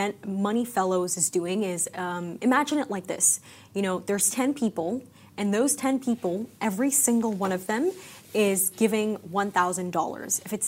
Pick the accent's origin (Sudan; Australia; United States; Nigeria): Sudan; You know, in Sudan, in my home country, they call it a khatta.